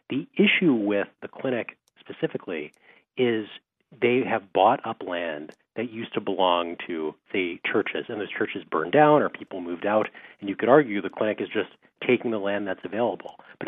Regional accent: Baltimore, Maryland, United States; I grew up in Baltimore, where Johns Hopkins Hospital, maybe the best hospital in the world, is much like the clinic, in a very economically deprived area.

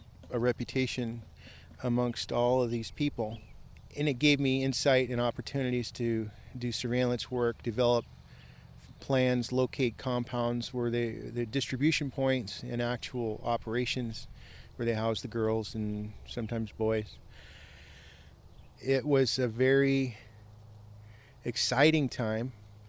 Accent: Scotland, United Kingdom; And I tend to seek out shade just because I'm terminally Scottish.

